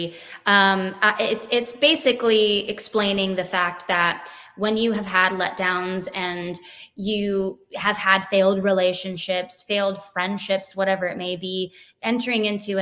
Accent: West Palm Beach, Florida, United States; We grew up together in West Palm. We went to St. Anne's.

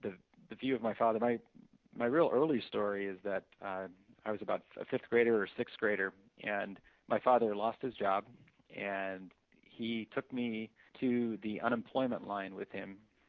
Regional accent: Anchorage, Alaska, United States; I was raised in Alaska.

